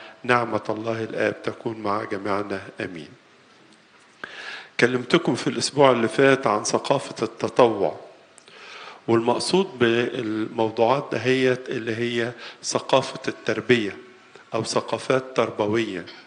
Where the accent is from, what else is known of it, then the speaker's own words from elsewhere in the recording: Egypt; نقدم لها تبرعات كلنا كمصريين وغير مصريين